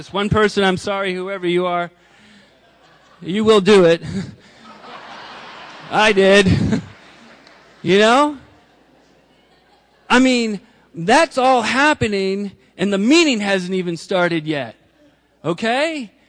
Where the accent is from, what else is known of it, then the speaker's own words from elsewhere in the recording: Bangor, Maine, United States; I grew up in Bangor, Maine. That's B-A-N-G-O-R. And yeah, and we talk this way, a little bit funny from you Manhattaners, okay?